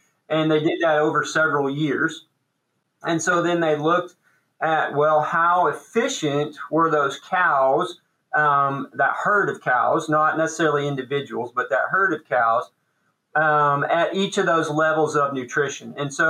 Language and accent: English; Illinois, United States; And I grew up in Illinois and spent some time in South Texas at A&M as well.